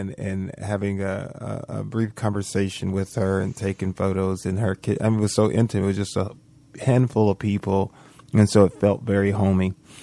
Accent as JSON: {"language": "English", "town": "Manchester", "region": "Georgia", "country": "United States", "tie": "born or raised there", "said": "coming up in the southern cities of Georgia, born and raised in Manchester, but, you know, often in LaGrange and Warm Springs and all those little small towns."}